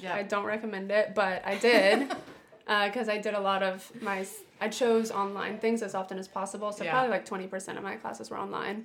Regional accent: Atlanta, Georgia, United States; I grew up in Atlanta in the infamous Buckhead, but I did not live like that so-called Buckhead life, you know?

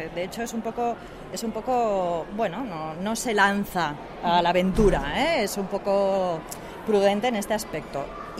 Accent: Catalonia, Spain; estamos en la zona de Cataluña, donde el carácter catalán también es un poco parecido al checo, ¿eh? Es como somos más reservados

